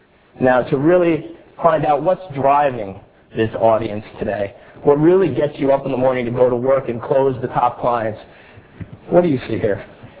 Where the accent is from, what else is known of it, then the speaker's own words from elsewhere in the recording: New York City, New York, United States; I'm really pleased to be speaking in my hometown in New York City.